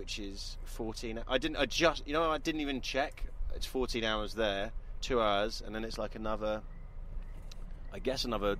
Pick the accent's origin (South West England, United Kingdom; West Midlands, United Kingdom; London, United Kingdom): London, United Kingdom; from London and I'm from England